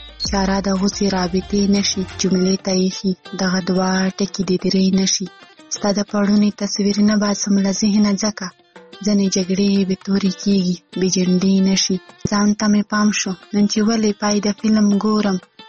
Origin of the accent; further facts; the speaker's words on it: Khyber Pakhtunkhwa, Pakistan; له وزیرستان نه.